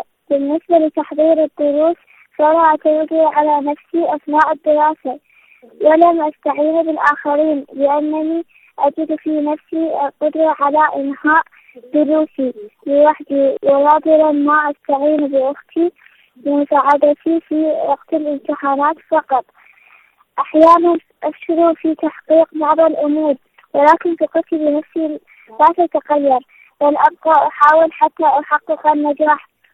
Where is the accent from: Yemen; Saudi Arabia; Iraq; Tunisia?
Iraq; من العراق.